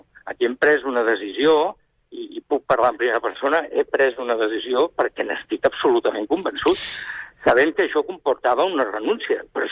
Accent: Catalonia, Spain; soc català.

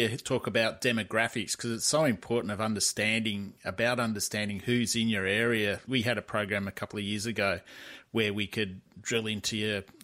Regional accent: Adelaide, South Australia, Australia; I grew up in Adelaide

